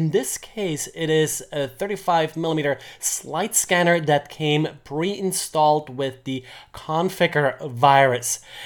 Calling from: Jacksonville, Florida, United States; I'm today recording from Jacksonville, Florida.

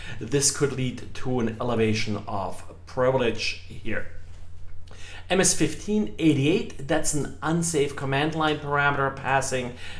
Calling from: Jacksonville, Florida, United States; today I'm recording from Jacksonville, Florida.

